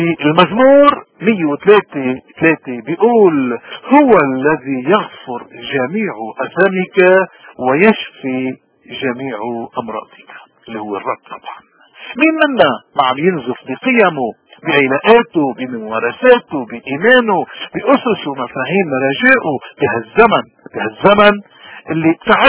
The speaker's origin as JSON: {"language": "Arabic", "country": "Lebanon", "said": "نحن كلبنانية نحن اليوم عم نمر، نحن وطننا بنزف مستمر"}